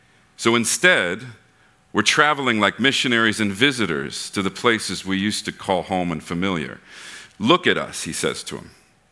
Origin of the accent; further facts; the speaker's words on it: United States; I'm like, I'm an American, but this is not normal. Where am I?